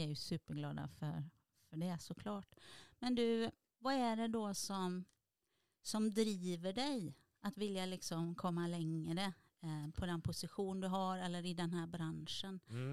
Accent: West Coast, Sweden; som svensk på västkusten känner jag bara wow, vad kul

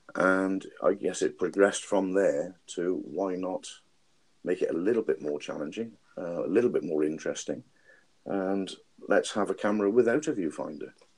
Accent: South West England, United Kingdom; Well, I'm originally Salonian from the Isles of Scilly

